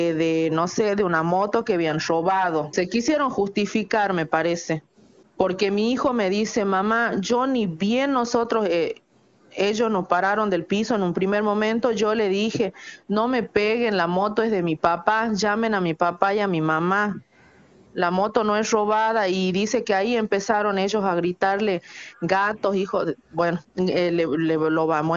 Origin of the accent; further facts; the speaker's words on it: Hipólito Yrigoyen, Salta, Argentina; Somos de Irigoyen. Él sí asiste a un colegio a la ciudad de Orán